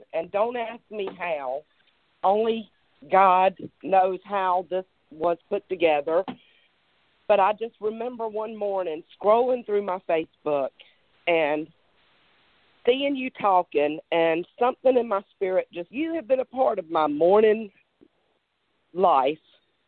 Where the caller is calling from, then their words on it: Benson, North Carolina, United States; I am from Benson, North Carolina.